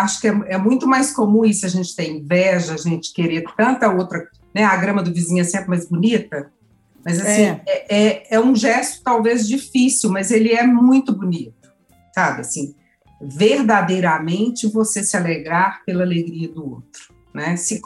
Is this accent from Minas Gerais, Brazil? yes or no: yes; Minas Gerais, Brazil; born there; como eu nasci no Vale de Jequitinhonha, a gente era muito simples